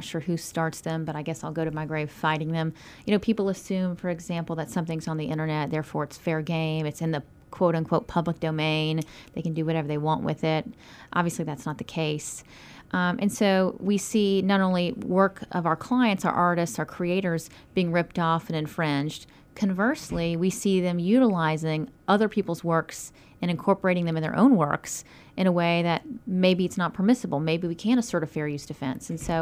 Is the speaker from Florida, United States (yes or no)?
no; Atlanta, Georgia, United States; Well, I'm from Atlanta.